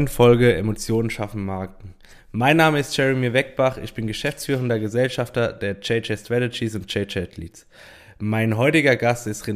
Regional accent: Mannheim, Baden-Württemberg, Germany; Ja, ich komme ja aus Mannheim, deshalb Heidelberg ist nicht weit von uns.

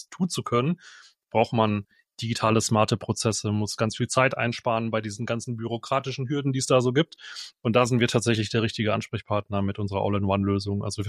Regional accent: Bochum, North Rhine-Westphalia, Germany; moved away as an adult; Ich bin gebürtiger Bochumer, ich komme aus dem Ruhrgebiet, tief im Westen, ehrlicherweise, da komme ich her, habe da 30 Jahre gelebt, bin dort aufgewachsen und irgendwann hat es uns mit der Familie in die Pfalz gezogen.

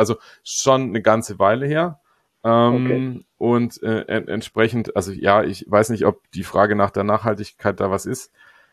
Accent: Augsburg, Bavaria, Germany; Also sind wir Augsburger grundsätzlich Pessimisten genug

